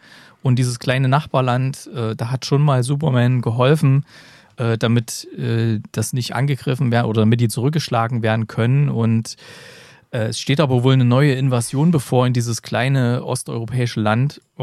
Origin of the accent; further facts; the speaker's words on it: East Germany, Germany; damals, als ich aufgewachsen bin in der DDR